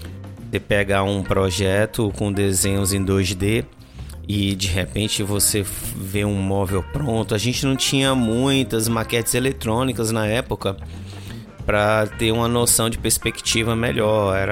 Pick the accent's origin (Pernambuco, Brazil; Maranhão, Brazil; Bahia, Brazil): Pernambuco, Brazil; Recife; eu sou recifense, torcedor do esporte, e nessa época que eu morava em Recife, que eu era criança, pré-adolescente